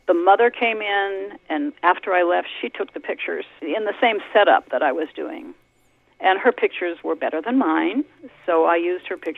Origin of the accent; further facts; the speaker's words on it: Portland, Oregon, United States; now in California, United States; Originally, I'm from Oregon, born in Portland. But when my dad was transferred down to California, I am now a Californian.